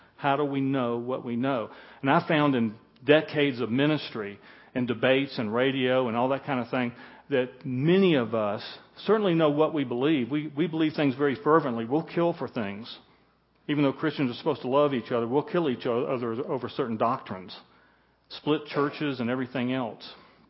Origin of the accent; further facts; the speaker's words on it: Atlanta, Georgia, United States; I'm from Atlanta, Georgia area, so I'm still suffering from altitude sickness and jet lag